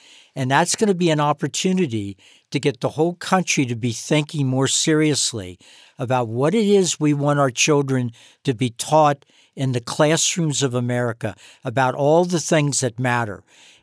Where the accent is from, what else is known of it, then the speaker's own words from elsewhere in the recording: Kentucky, United States; J.D. Vance, Senator Vance, was born in my home state of Kentucky